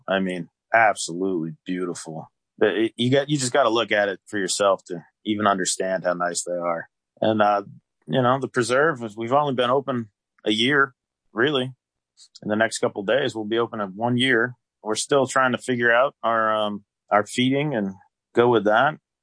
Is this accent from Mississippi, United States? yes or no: no; Liberty, New York, United States; Well, I was born in Sullivan County. I was born and raised in Liberty, New York.